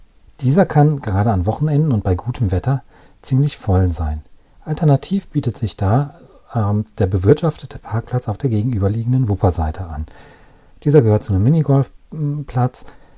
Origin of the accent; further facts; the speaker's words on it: North Rhine-Westphalia, Germany; Meine Heimat ist die Grenze zwischen Bergischem Land und Rheinland. Dort bin ich zu Hause